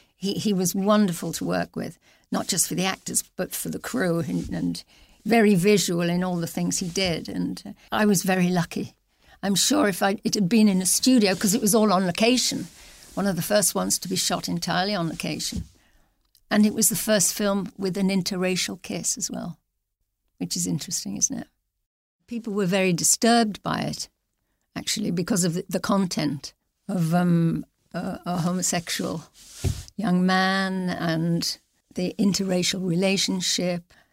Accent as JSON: {"language": "English", "town": "Liverpool", "region": "North West England", "country": "United Kingdom", "said": "Yeah, well, I'm from Liverpool"}